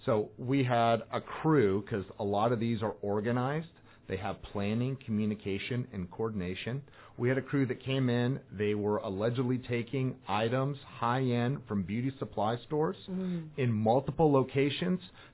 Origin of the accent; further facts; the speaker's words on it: San Fernando Valley, California, United States; now in Ventura County, United States; I grew up in the San Fernando Valley.